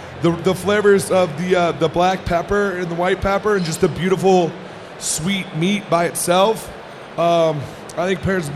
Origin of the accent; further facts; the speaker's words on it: Midwest, United States; But what I love about it is I grew up eating this. I'm from the Midwest. There's a lot of German people around there.